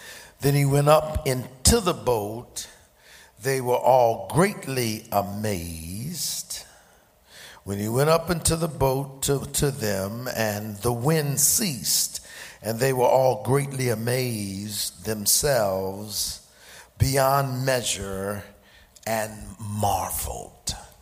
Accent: Philadelphia, Pennsylvania, United States; because I'm from Raymond Rosen Projects in North Philadelphia, I'm from the projects

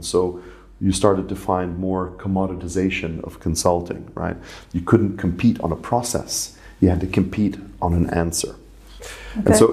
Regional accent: Ras Tanura, Eastern Province, Saudi Arabia; moved away; also born or lived in Lebanon; And I grew up in Saudi Arabia.

